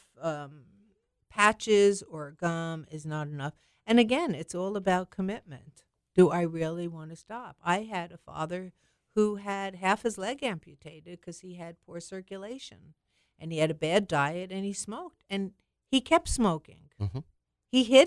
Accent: New York, United States; I am from New York, but I do spend many months here in Florida.

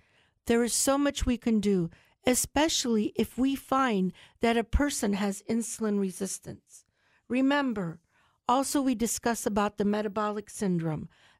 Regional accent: Charlotte County, United States; I grew up in Charlotte County. Ever since I was a little girl, I wanted to be a doctor.

